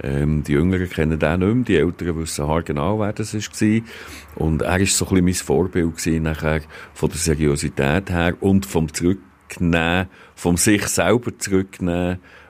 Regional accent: Lucerne, Switzerland; Ich bin in Luzern aufgewachsen, Luzern hat keine Kultur mit Hockey. Meine Eltern waren Berner gewesen

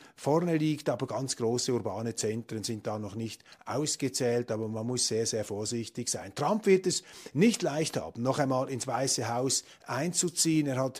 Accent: Switzerland; Nun können Sie sich vorstellen, wie ich mich fühle als Schweizer da auf einem Podium

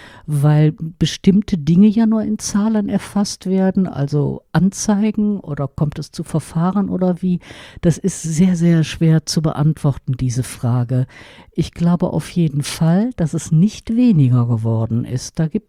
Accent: Cologne, North Rhine-Westphalia, Germany; meiner Heimatstadt Köln

